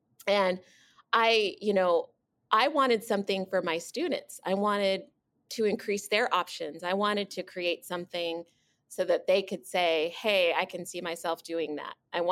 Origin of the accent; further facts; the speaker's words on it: Stockton, California, United States; also born or lived in Texas; I'm from Stockton. I moved here when I was in sixth grade. So I've been here for a long time, went to school in the area, and then I stayed for college and went to UOP.